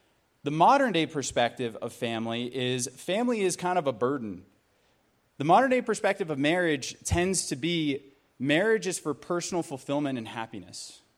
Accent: Tucson, Arizona, United States; I'm from Tucson, so Hispanic culture is very big there. Also, I'm half Asian.

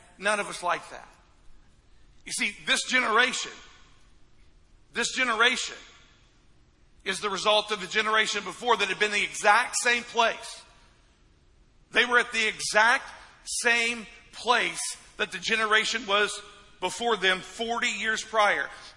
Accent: Midwest, United States; I grew up in the Midwest. A lot of snow. And when the snow melts, lots of mud.

